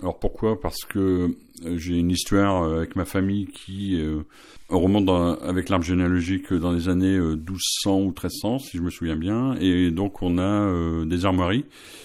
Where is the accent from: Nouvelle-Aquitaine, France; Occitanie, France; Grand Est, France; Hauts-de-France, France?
Hauts-de-France, France; Alors moi, je viens du Nord, vers Valenciennes, voilà.